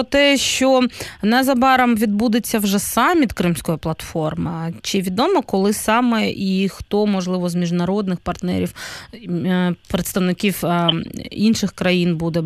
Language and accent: Ukrainian; Crimea, Ukraine; Да, і я, як, наприклад, кримчанка, яка теж не є резиденткою